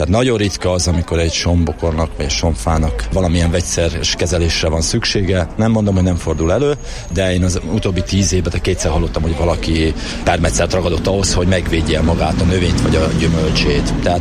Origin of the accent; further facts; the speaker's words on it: Somogy, Hungary; a saját megyén somogyi vagyok, és a saját megyémnek a neve is ebben.